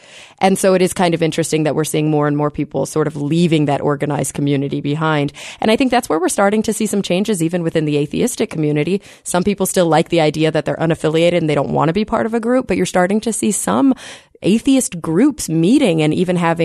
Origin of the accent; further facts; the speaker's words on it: Bible Belt, United States; maybe it's because I grew up in the Bible Belt